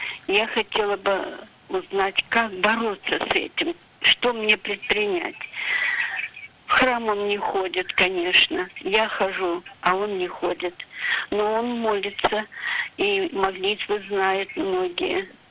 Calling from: Belgorod Oblast, Russia; Я звоню из Белгородского района, из Белгородской области.

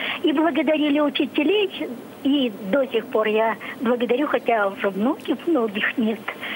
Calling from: Moscow Oblast, Russia; also born or lived in Russian Far East; Я из Подмосковья.

